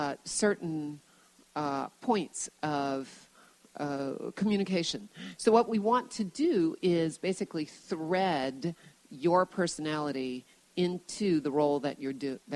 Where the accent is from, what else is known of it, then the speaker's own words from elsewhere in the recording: New Orleans, Louisiana, United States; And New Orleans is my hometown, so anytime I get a gig there, I'm jumping up and down, and I'm really excited because I get to go home and eat good food.